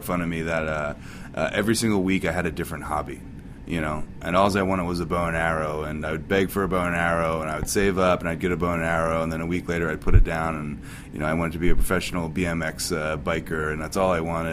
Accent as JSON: {"language": "English", "region": "New Jersey", "country": "United States", "said": "Yeah, South Jersey, like 30 minutes south of Philly."}